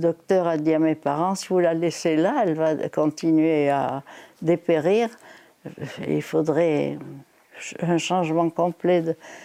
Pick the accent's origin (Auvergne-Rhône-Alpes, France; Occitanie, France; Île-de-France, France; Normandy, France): Auvergne-Rhône-Alpes, France; Plan-de-Baix; Mon enfance à Plan de Baie a été, mon Dieu, je ne sais pas comment sont les enfants